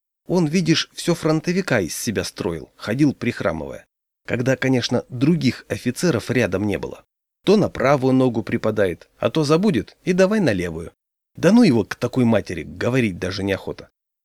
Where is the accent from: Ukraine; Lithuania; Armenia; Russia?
Russia; Siberia; Я с Сибири, а он аж с Дальнего Востока.